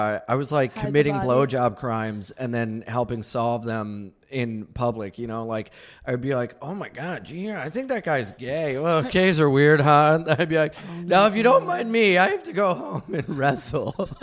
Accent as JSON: {"language": "English", "town": "Wilmington", "region": "Delaware", "country": "United States", "said": "No, I'm from Delaware."}